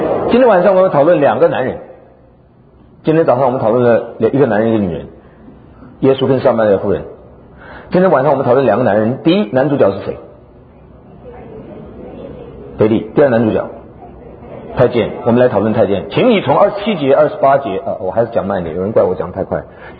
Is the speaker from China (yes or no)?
no; Taiwan; 我从台湾来的